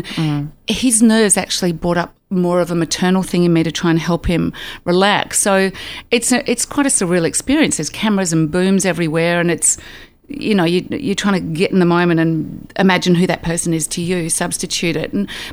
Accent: Australia; there's a sense of pride about being an Aussie and part of that industry that goes along with that.

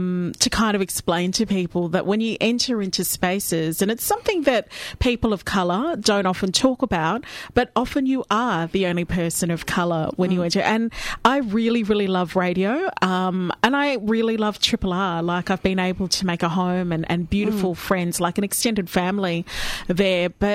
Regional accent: Melbourne, Victoria, Australia; my privilege is my accent. I mean, I was born and bred here in Melbourne

